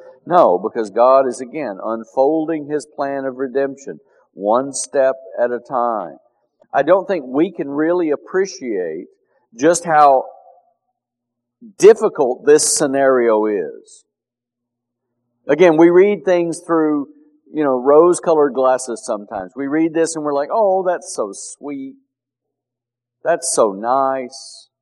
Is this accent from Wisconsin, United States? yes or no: no; Texas, United States; I grew up in West Texas where cotton farming is huge.